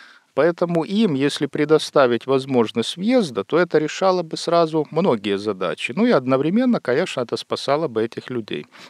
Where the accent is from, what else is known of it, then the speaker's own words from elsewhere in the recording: Ukraine; Я это говорю как украинец, точнее малорос, но мы являемся тоже частью большого русского народа, и мы боремся за него. Я уже 15 лет в русском национальном движении Украины